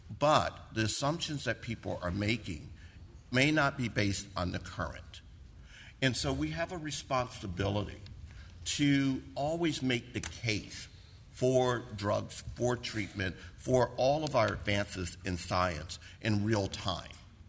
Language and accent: English; United States; I come from the United States.